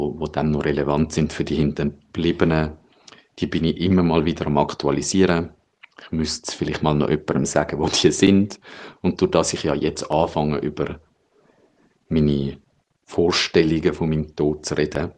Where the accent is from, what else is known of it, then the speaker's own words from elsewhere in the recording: Zurich, Switzerland; ich bin 38, ich komme aus Zürich